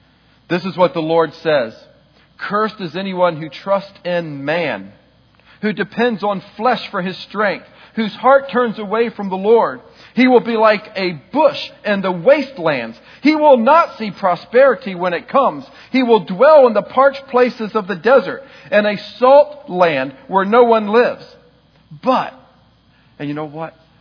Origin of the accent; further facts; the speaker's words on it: Eastport, Maryland, United States; I grew up in Eastport, and when I was a young person, my mother's family was very well known in Eastport and around Annapolis.